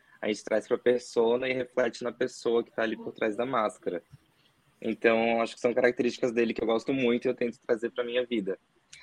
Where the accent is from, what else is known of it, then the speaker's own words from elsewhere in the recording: Florianópolis, Santa Catarina, Brazil; Tudo começou na minha cidade natal, que é Florianópolis, que é uma cidade pequena, conservadora, elitista, branca.